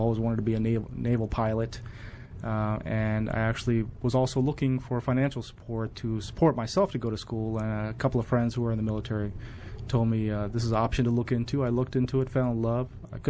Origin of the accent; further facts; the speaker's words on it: Maryland, United States; Yes, I grew up in Maryland pretty much my entire life, except for the period when I was in the military.